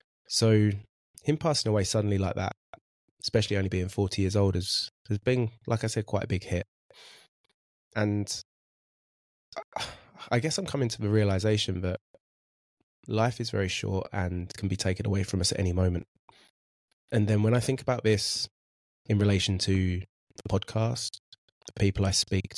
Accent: Braintree, East of England, United Kingdom; So some of you who know me a bit closer know that I'm from Essex, know that I'm from Braintree.

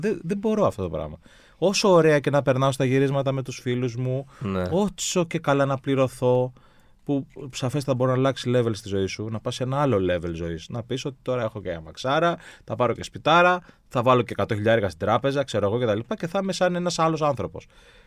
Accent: Peristeri, Attica, Greece; γιατί γεννήθηκα στο Περιστέρι πάνω από Ριβιέρα Έλενα, Φίβο Κύπρο.

